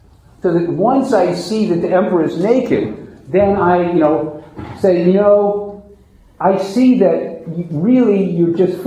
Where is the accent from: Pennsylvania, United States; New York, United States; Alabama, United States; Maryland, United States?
New York, United States; I'm from New York. You don't bullshit me.